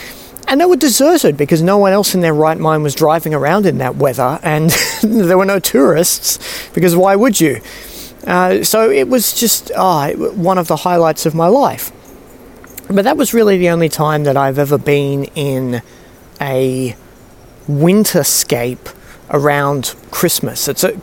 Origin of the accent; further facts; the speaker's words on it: Singapore; growing up in Singapore, it's summer all year round.